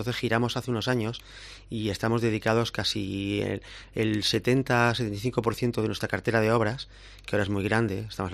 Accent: Jaén, Andalusia, Spain; Jaén, dentro de que somos andaluces, de que es una provincia, yo entiendo o percibo, y soy de Jaén

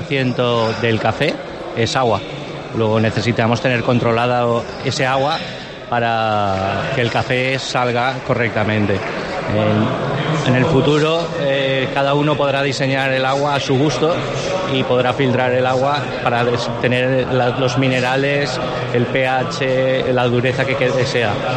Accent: Valencian Community, Spain; Yo vengo de la zona de Valencia

